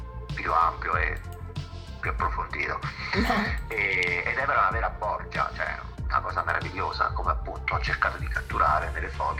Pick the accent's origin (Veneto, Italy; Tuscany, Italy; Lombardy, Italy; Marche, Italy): Marche, Italy; faccio molta provincia vicino del mio paese, San Vettore di Tronto